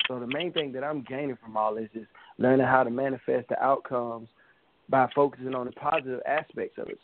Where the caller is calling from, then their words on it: Hollywood, California, United States; Hi, what's going on? … in the mix, hailing out